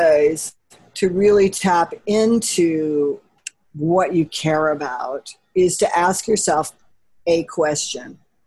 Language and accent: English; California, United States; I grew up in California in a two lovely parents kind of thing.